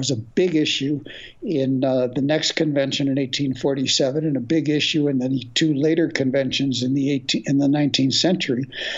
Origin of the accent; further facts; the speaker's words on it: Illinois, United States; I grew up in Illinois. I grew up in Cook County, but right down in the southwest part near the Illinois-Michigan Canal.